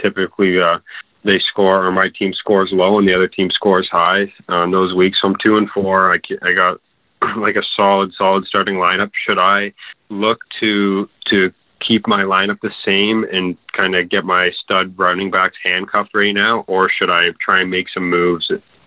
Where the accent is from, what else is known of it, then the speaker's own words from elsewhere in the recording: St. Catharines, Ontario, Canada; I'm from Canada, actually, so St. Catharines, close to the Bills.